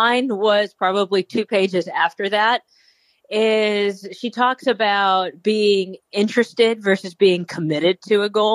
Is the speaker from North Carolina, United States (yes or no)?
no; Texas, United States; Realize I'm a Texan. I can't help it.